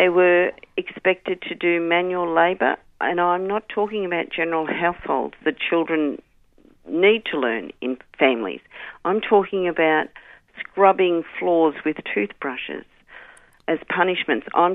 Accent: Geelong, Victoria, Australia; I grew up in an orphanage in Geel

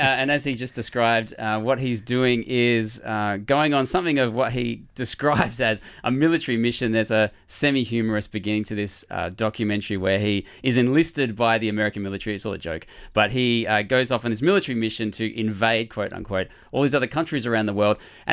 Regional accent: Australia; as an Australian viewer, let alone anywhere else in the world

